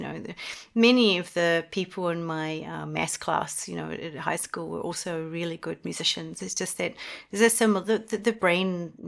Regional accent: New Zealand; now in Europe; I've been working as a composer in Europe. So I'm originally from New Zealand.

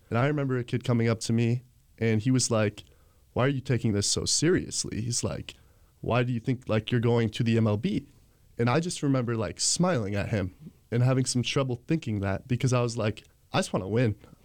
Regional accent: Boyne, United States; Very small town. Have about 400 kids in our school.

